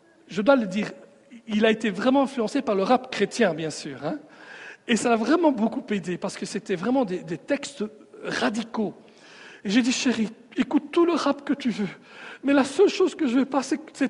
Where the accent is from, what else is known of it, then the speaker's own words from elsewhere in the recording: Sicily, Italy; Moi, je viens de la Sicile, hein, attention. Hein. On est plein de couteaux en Sicile, hein.